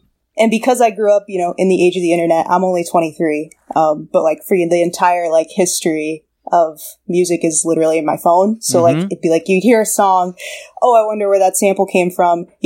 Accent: Columbus, United States; Yeah, so I grew up in Columbus, so there was kind of a weird mixture, I guess, of music going on.

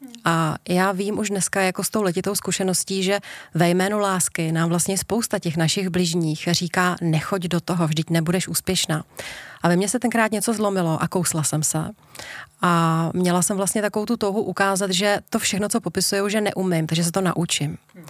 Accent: Neratovice, Central Bohemian Region, Czechia; bylo mi nějakých 19. No a nejbližší okresní město, protože já jsem z Neratovic, tak byl Mělník.

